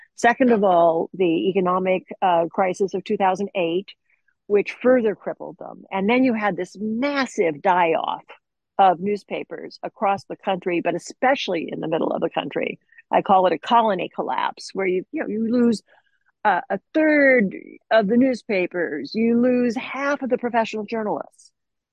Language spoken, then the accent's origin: English; Nebraska, United States; when I was growing up in Nebraska, the farm report was on at 6 a.m., and there was content on television that spoke to that community